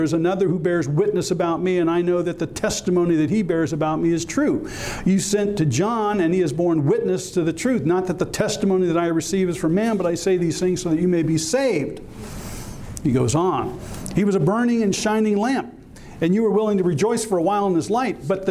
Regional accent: California, United States; people like from my home state, California, people like Dianne Feinstein

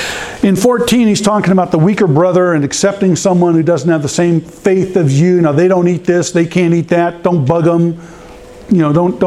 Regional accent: Phoenix, Arizona, United States; We are from Phoenix, but we all happen to be in Tyler having lunch.

